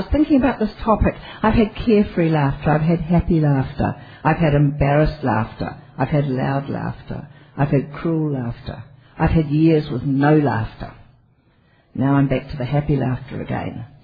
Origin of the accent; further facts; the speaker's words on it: New Zealand; Now, as I said, I'm from New Zealand.